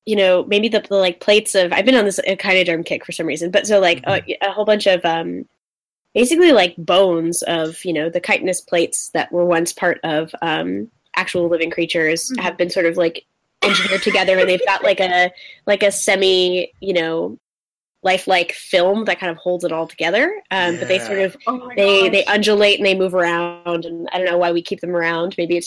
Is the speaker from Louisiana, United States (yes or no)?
no; Chicago, Illinois, United States; I'm from Chicago, man.